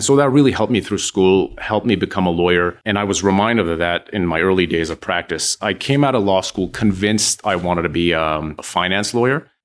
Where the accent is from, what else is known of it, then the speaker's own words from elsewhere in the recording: Montreal, Quebec, Canada; Montreal, born and raised.